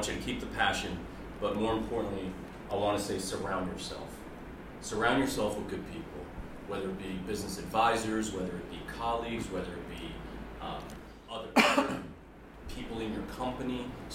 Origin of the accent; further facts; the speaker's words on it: New Jersey, United States; So I grew up in New Jersey, so New York was always my city. That was my city. But I'm not living there now.